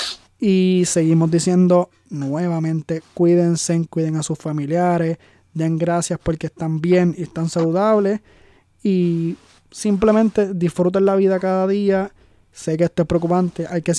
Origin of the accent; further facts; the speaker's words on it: Puerto Rico; Y si más como puertorriqueños ya hemos pasado por muchas cosas, esto solamente una prueba más.